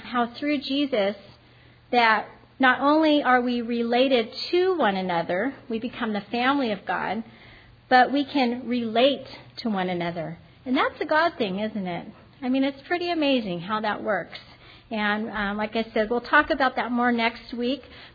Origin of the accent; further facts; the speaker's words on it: Oregon, United States; I'm like, oh, really? I was from Oregon.